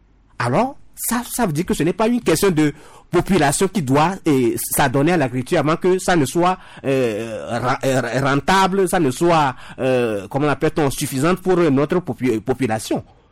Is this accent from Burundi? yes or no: no; Togo; nous avons beaucoup de terres cultivables, arables, chez nous au Togo.